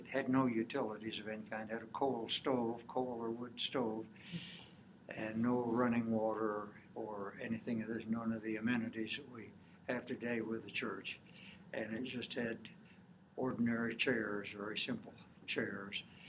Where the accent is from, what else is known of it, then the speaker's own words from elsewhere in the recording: Kansas City, Kansas, United States; born there; I was born actually in Kansas City. Our family, my mother and father, lived in Hamilton, Kansas, in Greenwood County at the time